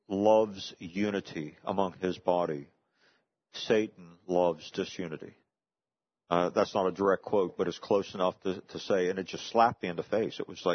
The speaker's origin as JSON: {"language": "English", "town": "Hagerstown", "region": "Maryland", "country": "United States", "tie": "born or raised there", "said": "I came from a portion where there was not a large segment of blacks in our area growing up in Hagerstown."}